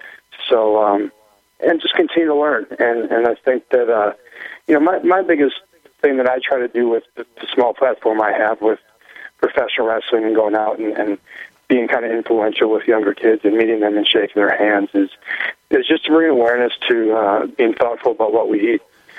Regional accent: Wisconsin, United States; I grew up in Wisconsin. My grandparents had a farm.

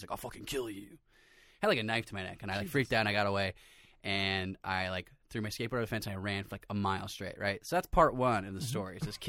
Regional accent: Sunland, California, United States; So in my hometown, Sunland, there's a skate park that we used to go all the time

